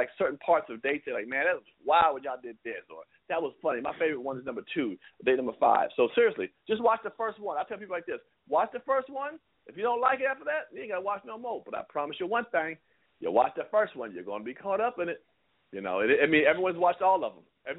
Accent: Washington, District of Columbia, United States; And when I was in high school, I'm from Washington, D.C., Maryland, D.C. area.

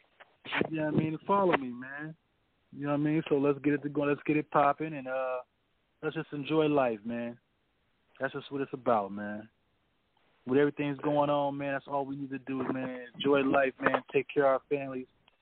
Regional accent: California, United States; It's like, you know, I'm from the Bay, you from the Bay.

